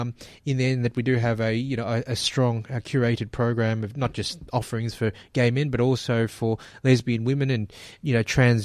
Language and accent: English; Australia; I'm Australian with half Greek and half Filipino heritage.